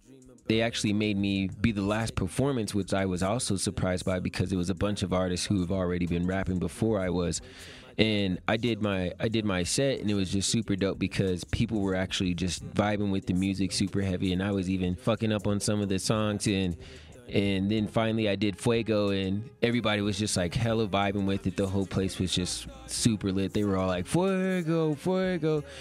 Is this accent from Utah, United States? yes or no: yes; Salt Lake City, Utah, United States; I'm from Salt Lake City, Utah.